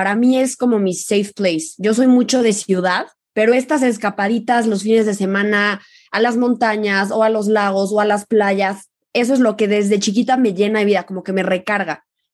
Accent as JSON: {"language": "Spanish", "region": "Querétaro", "country": "Mexico", "tie": "born or raised there", "lives_now": "Mexico City, Mexico", "said": "Sí, yo crecí en Querétaro. Termina mi año y me vengo a la Ciudad de México para estudiar la universidad."}